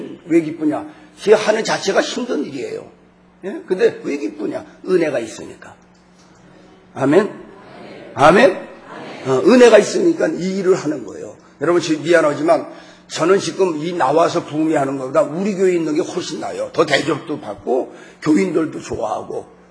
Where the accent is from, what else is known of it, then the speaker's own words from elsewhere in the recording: Wonsan, Kangwon, North Korea; 저희가 고향이 원산인데, 원산서 강원도, 강원도가 이북 강원도, 그 다음에 이남 강원도도 있어요.